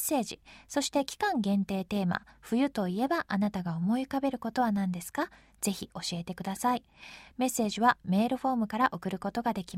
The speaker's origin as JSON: {"language": "Japanese", "region": "Tokyo", "country": "Japan", "tie": "born or raised there", "said": "私もまあ東京育ちですけど、"}